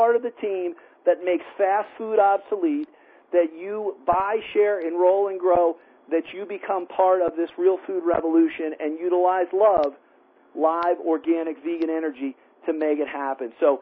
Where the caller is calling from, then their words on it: Colorado, United States; I'm calling in from Colorado tonight